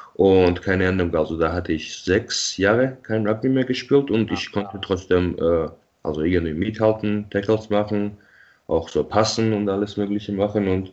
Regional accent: Tbilisi, Georgia; now in Munich, Germany; Ja, also ich bin ja in Tbilisi geboren und aufgewachsen

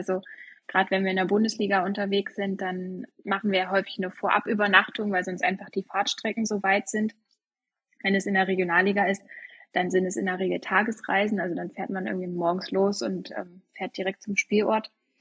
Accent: Saxony-Anhalt, Germany; ich komme aus Rieder im wunderschönen Harz.

